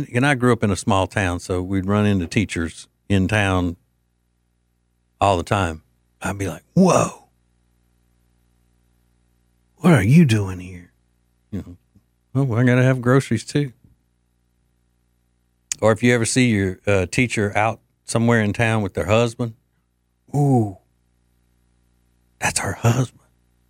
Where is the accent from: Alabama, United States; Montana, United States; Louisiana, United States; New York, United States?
Louisiana, United States; First of all, from my home state of Louisiana, Denham Springs, Louisiana.